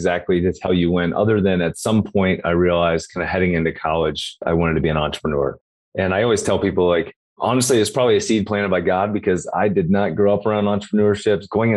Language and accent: English; Cincinnati, Ohio, United States; I'm from Cincinnati, Ohio. We've got great companies like Procter & Gamble and Fifth Third and Kroger that are headquartered there.